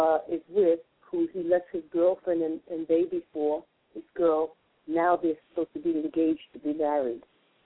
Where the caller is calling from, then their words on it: Brooklyn, New York, United States; I'm calling from Brooklyn, New York.